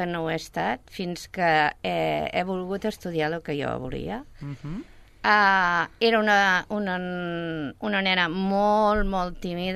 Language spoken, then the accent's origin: Catalan; Sabadell, Catalonia, Spain; vaig néixer aquí a Sabadell. Soc filla de l'Eixample, de l'Avinguda Barberà.